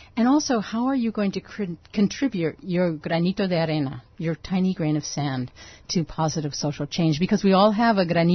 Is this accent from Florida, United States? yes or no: no; Pennsylvania, United States; I'm from the Appalachian Mountains of Pennsylvania, a coal mining region, and I grew up in an Irish-American enclave. And one of the things about my town, which was 2,000 people